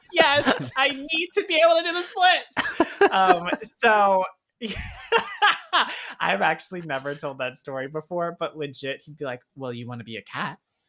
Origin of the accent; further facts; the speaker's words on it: Southern United States, United States; And I think just being a kid growing up in the South and knowing that I was a little gay kid